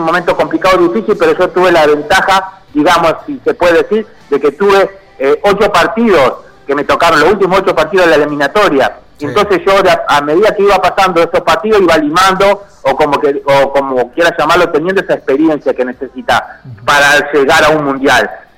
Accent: Santa Fe, Argentina; No, yo tengo un gran recuerdo de Santa Fe, porque obviamente crecí ahí, me crié ahí, sobre todo en Las Flores 2

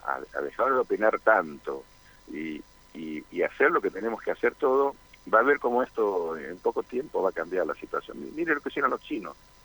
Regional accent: Argentina; Los argentinos somos muy opinólogos, todos opinamos incluso bastante de lo que no sabemos.

